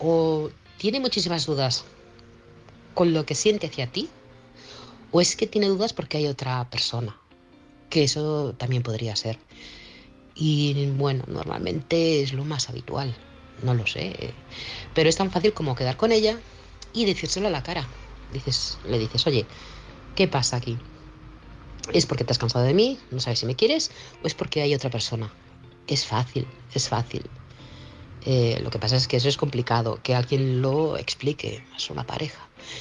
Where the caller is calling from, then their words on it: Manresa, Catalonia, Spain; de Manresa, Barcelona.